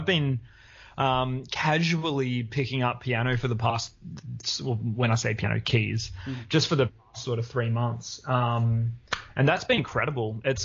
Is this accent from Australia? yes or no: yes; Wollongong, New South Wales, Australia; now in Queensland; I was always up in Queensland. Well, I was born in Wollongong and went around, you know, a couple of Sydney places in Canberra for a few years. But yeah, I've been like Queensland bound for a while.